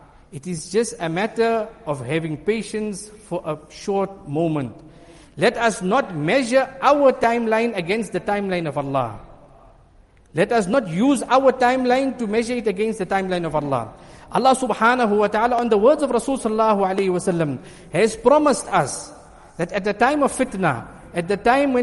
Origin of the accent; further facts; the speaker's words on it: South Africa; That as South African people, we have a unique ability that many people in other parts of the world do not have this privilege.